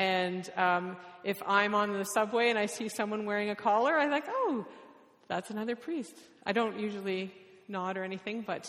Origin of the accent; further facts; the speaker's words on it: Canada; oh, great, we're from the same tribe. We're both Canadian.